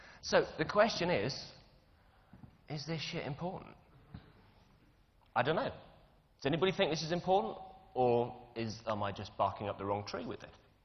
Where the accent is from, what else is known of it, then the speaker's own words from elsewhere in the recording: England, United Kingdom; I mean, as an Englishman, you know, I'm bloody hopeless at foreign languages.